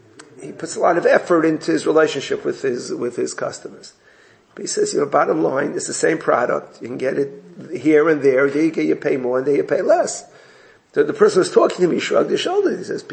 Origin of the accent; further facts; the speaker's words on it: Brooklyn, New York, United States; You know, I grew up in Borough Park. For me to go shopping in Borough Park is ridiculous.